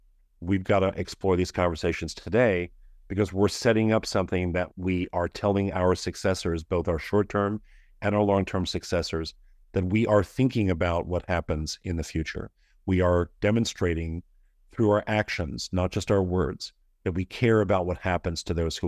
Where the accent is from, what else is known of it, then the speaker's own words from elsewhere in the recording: New York, United States; Just I grew up in the New York area, so New York is the center of the universe.